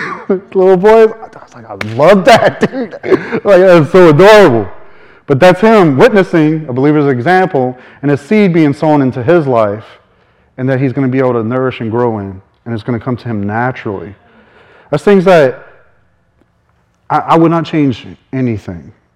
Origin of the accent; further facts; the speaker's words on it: La Rose, United States; Because when little Robert was growing up in La Rose, I lived in a single wide trailer.